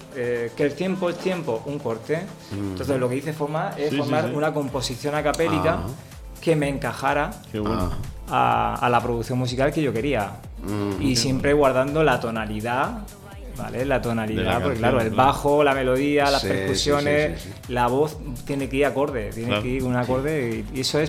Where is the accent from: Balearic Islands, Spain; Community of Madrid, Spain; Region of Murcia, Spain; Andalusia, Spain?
Region of Murcia, Spain; Alcantarilla; y más en mi pueblo, en Alcantarilla, porque es aquí donde yo empecé con mis primeros inicios de la música, con 14 años